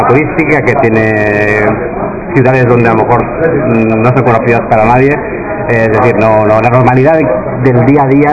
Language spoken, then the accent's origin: Spanish; Catalonia, Spain; Yo simplemente de Cataluña.